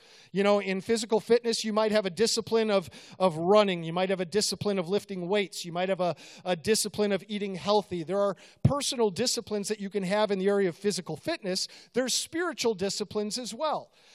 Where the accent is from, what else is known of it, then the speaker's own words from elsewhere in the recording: Chicago, Illinois, United States; I grew up in Chicago, okay? I'm a Bears fan.